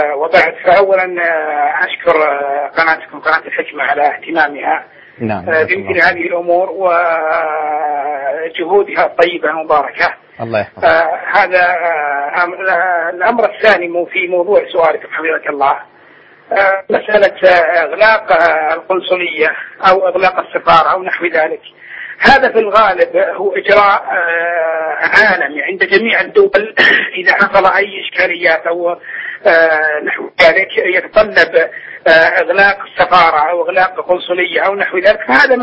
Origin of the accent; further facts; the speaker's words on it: Saudi Arabia; فبلدنا ولله الحمد بلدنا السعودية